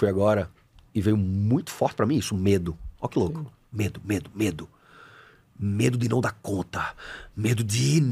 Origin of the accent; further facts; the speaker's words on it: Recife, Pernambuco, Brazil; eu sou de Recife, formado em educação física.